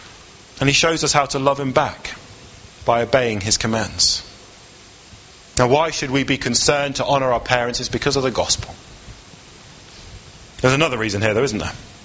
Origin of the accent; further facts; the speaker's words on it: Leicester, East Midlands, United Kingdom; born there; also born or lived in Manchester / Reading; I was born in Leicester, we moved to Manchester, we moved down to Reading.